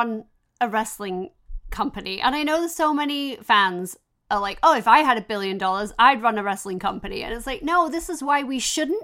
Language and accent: English; England, United Kingdom; And as an English wrestling fan, like as a British wrestling fan, like amazing to have a stadium show back at Wembley.